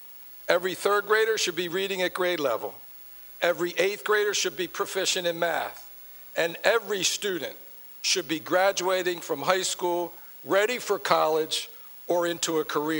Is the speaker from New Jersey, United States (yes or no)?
no; Claymont, Delaware, United States; the old steel mill in the town where I grew up in Claymont.